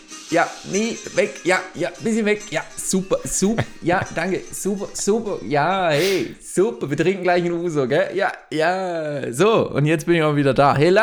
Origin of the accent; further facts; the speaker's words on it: Greece; now in Germany; Ah, Entschuldigung, ich wohne ja in Deutschland, weißt du, ich bin schon so lange da, ich habe das schon komplett, wie Lisa in Australien. Ach Gott, ich bin … aus Griechenland jetzt, na egal.